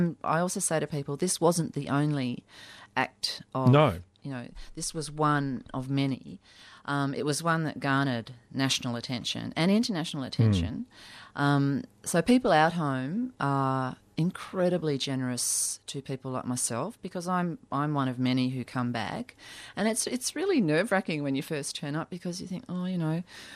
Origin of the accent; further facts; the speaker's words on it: Perth, Western Australia, Australia; born there; I was born in Perth.